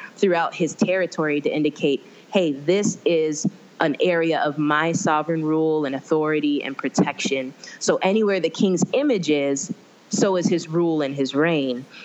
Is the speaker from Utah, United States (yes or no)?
no; Orlando, Florida, United States; also born or lived in Philippines; now in Tampa, United States; I was born in the Philippines. My mom's Filipino Puerto Rican. My dad's Jamaican. I was raised in Orlando, Florida. Ended up going to college in Tampa, Florida, which is not too far, like 2 hours from there. And I live now in Tampa with my husband.